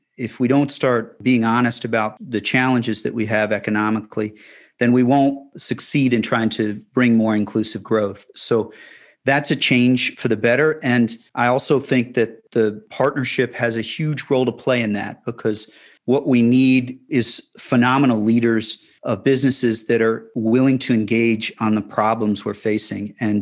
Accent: Fairfax, Virginia, United States; I grew up in Fairfax, huge change in Fairfax.

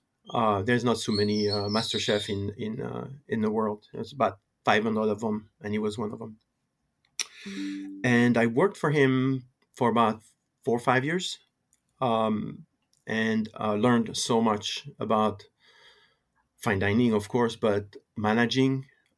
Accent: Loire Valley, France; I am a French citizen. I grew up in the Loire Valley, and for the most part of my youth, spent it in my mom's kitchen.

